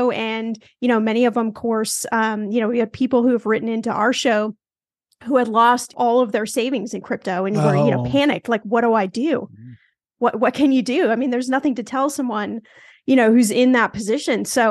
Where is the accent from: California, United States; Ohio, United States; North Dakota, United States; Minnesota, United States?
California, United States; Los Angeles; I'm from Los Angeles, you know, the Staples Center, which it will always be the Staples Center to me, where the Lakers used to play